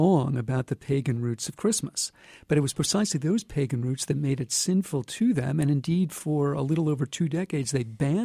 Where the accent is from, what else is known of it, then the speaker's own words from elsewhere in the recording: United States; and I'm an American.